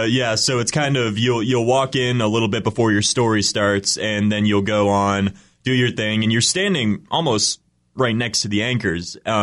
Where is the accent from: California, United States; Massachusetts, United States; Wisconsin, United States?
Massachusetts, United States; also born or lived in Pennsylvania; So I was born in Pennsylvania. I moved up to Massachusetts when I was only like 2 or 3 years old.